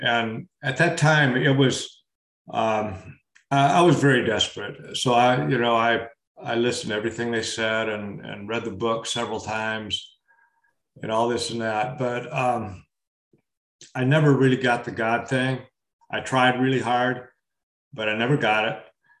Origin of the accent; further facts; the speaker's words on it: Florida, United States; But in the mid-80s, a secular meeting was started in my hometown. This was in South Florida.